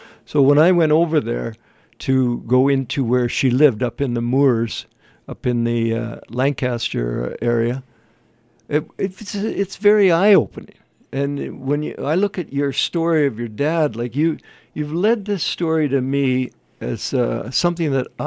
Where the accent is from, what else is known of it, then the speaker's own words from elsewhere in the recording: Canada; as a Canadian, it's always difficult to see how it's spelt and then to say it when it's a little bit different than how I would pronounce it.